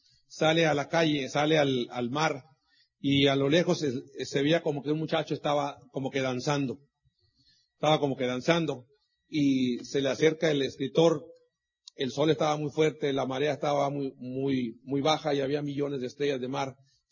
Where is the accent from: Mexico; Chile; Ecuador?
Mexico; Sonora; Como te dieron cuenta, somos mexicanos, sonorense, vengo del norte del país.